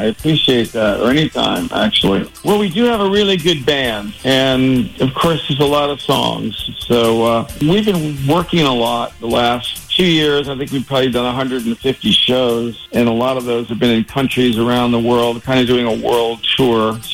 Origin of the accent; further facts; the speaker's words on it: New Rochelle, New York, United States; I think back a lot to time in New Rochelle. I was born in New Rochelle, going to school there and everything.